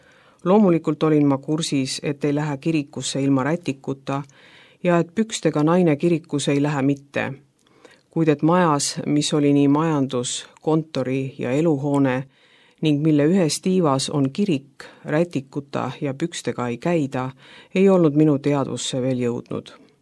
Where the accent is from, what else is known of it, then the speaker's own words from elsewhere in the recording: Tallinn, Harju County, Estonia; olen Tallinnast.